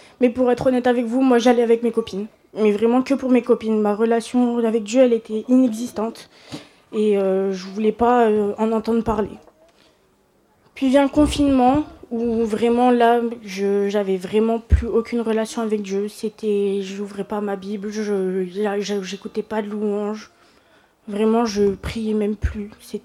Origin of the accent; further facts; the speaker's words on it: Saint-Dizier, Grand Est, France; now in Grenoble, France; En 2013, on quitte ma ville natale, donc j'habite à Saint-Dizier dans le nord de la France, et on vient s'installer à Grenoble.